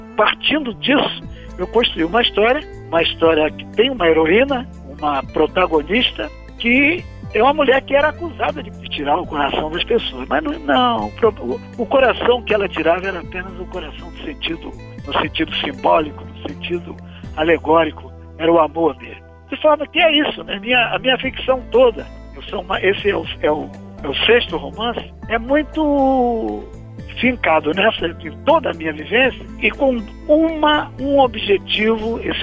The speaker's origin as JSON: {"language": "Portuguese", "region": "Rio de Janeiro", "country": "Brazil", "tie": "born or raised there", "said": "vivendo as várias localidades no Rio de Janeiro. Nasci no Irajá. Do Irajá eu me passei mais para próximo do centro, né? Para a Zona Norte, propriamente dito. Morei no Lins de Vasconcelos, morei no Grajaú, morei na Tijuca. Finalmente morei em Vila Isabel"}